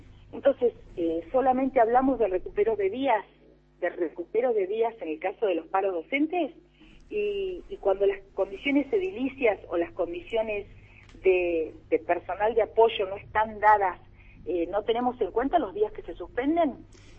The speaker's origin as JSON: {"language": "Spanish", "town": "Ingeniero Huergo", "region": "Río Negro", "country": "Argentina", "said": "No, yo soy de Ingeniero Huergo, del Alto Valle"}